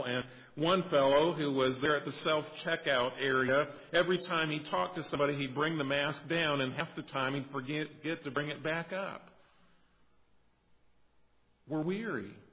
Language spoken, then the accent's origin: English; United States; I'm an American.